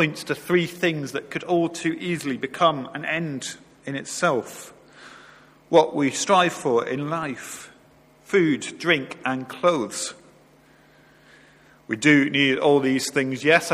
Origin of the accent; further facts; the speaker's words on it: Warrington, North West England, United Kingdom; I moved here from my hometown of Warrington in February. For those of you who don't know, Warrington is between Manchester and Liverpool, so it's about 200 miles by road.